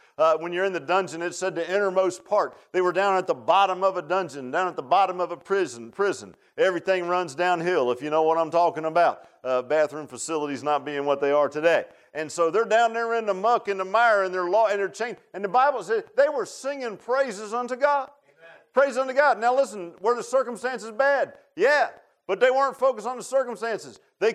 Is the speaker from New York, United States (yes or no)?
no; Virginia Beach, Virginia, United States; I grew up in Virginia Beach, so didn't look all mountainy, you know.